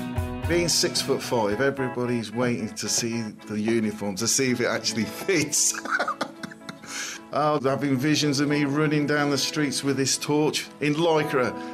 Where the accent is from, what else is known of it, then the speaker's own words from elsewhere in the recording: Liverpool, North West England, United Kingdom; now in Coventry, United Kingdom; Originally, I'm from Liverpool, but I've lived in Coventry most of my life.